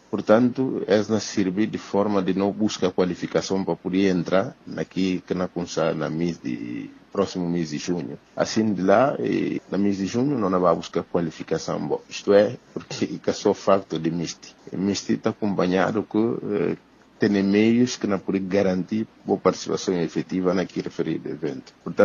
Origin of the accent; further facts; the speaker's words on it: Guinea-Bissau; enquanto guineense